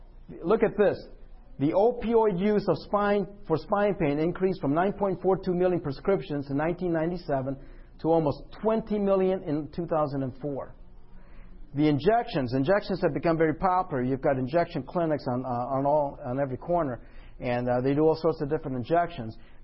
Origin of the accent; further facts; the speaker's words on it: Michigan, United States; I'm from Michigan. 29% of our population is obese.